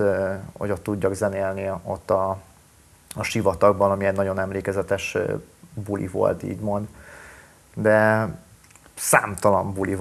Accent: Hungary; born there; a kultúrám, a nyelvem, a filozófia, a vallásom minden szerb. Én itt születtem Magyarországon, de én szerb identitású gyerek vagyok. Tehát van a gyerekkoromból a szerb zene, a balkáni vér

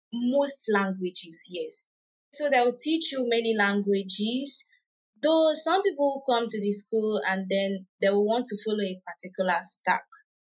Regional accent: Ebonyi, Nigeria; I am a software developer. Okay, I'm a Nigerian from Ebonyi State.

